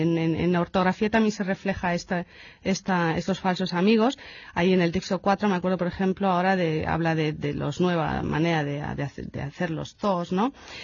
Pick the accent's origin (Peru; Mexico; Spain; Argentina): Spain; Efectivamente, y además como hispanohablantes españoles, pues los traducimos directamente